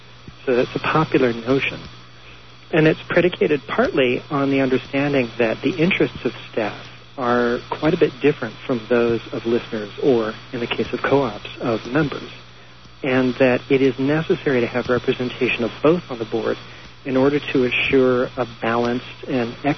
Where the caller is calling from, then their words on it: Columbus, Ohio, United States; I'm calling from Columbus, Ohio.